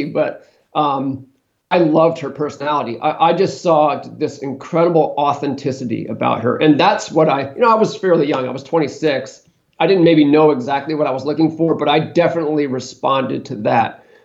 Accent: New Hampshire, United States; So I grew up in New Hampshire. I went to college in the Philadelphia area, and then I moved to California, to San Francisco specifically, to pursue a writing career.

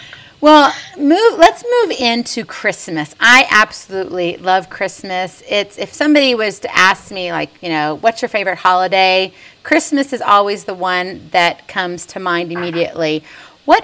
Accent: Hawaii, United States; I'm originally from Hawaii.

